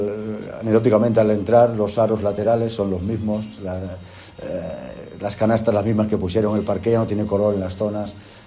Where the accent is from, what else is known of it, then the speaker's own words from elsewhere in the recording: Oviedo, Asturias, Spain; yo le deseo mucha suerte a Oviedo, es el equipo de mi tierra, lo llevo en el corazón